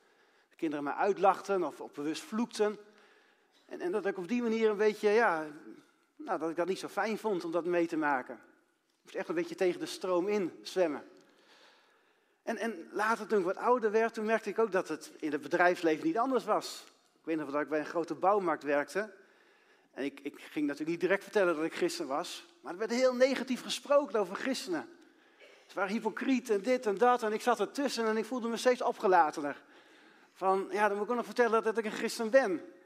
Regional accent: Grijpskerk, Groningen, Netherlands; Ik ben geboren in Grijpskerk in Groningen. Dus ik ben een Groninger die werkt in Friesland.

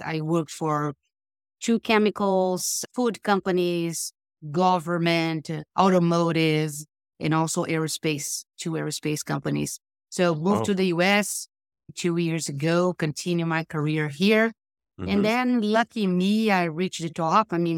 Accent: Brazil; I'm originally from Brazil.

